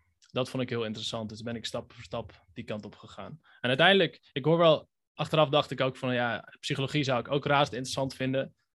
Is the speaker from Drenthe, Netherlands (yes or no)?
no; Wageningen, Gelderland, Netherlands; Ik ben geboren in Wageningen. Ik heb er 18 jaar gewoond.